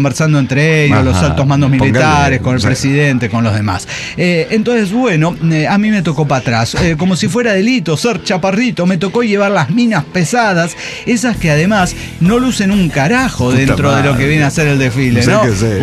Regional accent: Tarija, Bolivia; parada delante de todas las autoridades de Tarija. Eso no pasó. No esperen mensaje. Hice quedar bien a mi tierra chapaca.

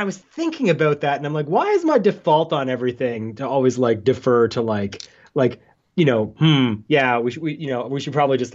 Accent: Canada; So I grow up, I am in a Canadian border town and I grow up in a Italian Catholic household.

